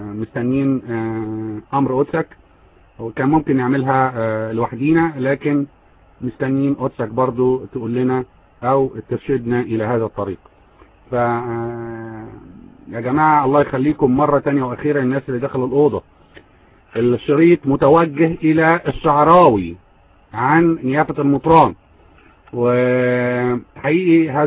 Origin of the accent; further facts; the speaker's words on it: Egypt; زي ما بيقولوا عندنا في مصر